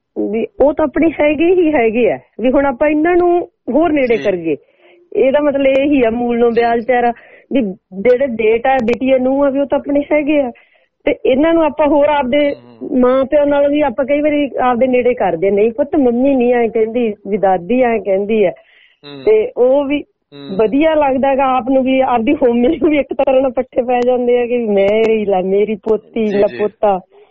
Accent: Bathinda, Punjab, India; ਮੈਂ ਵੀ ਬਠਿੰਡੇ ਵਾਲੀ ਆ।

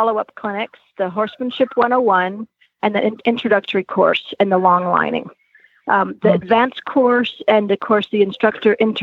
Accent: Haiti; now in Georgia, United States; That is correct. Yes, I was. My parents were missionaries in Haiti, but they were not traditional in the sense that they were.

